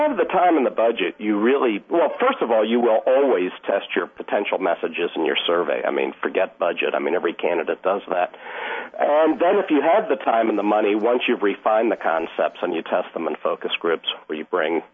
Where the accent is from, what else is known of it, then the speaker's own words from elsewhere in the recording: Washington, District of Columbia, United States; now in Arlington, United States; Actually, I grew up in the district. I'm a fifth-generation Washingtonian.